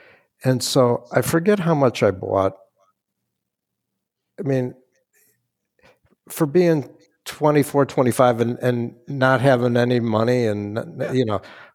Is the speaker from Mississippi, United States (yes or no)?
no; Chicago, Illinois, United States; So I'm from Chicago, and a man who has since passed away ran a firm that I knew about